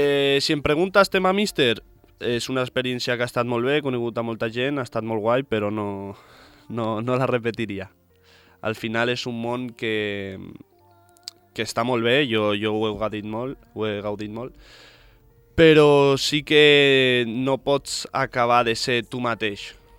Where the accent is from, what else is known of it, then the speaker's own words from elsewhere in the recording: Formentera, Balearic Islands, Spain; jo m'he criat aquí a Formentera, sóc una persona molt, molt senzilla